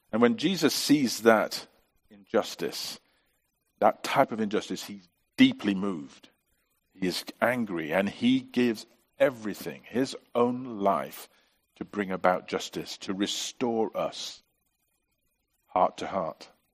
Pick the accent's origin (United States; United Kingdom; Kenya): United Kingdom; England; born there; I mean, I was born in England, not in Ukraine.